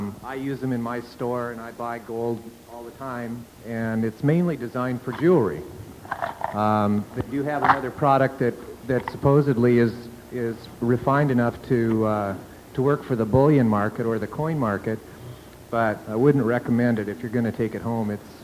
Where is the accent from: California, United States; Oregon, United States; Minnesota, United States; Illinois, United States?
Oregon, United States; Eugene; From Eugene, Oregon.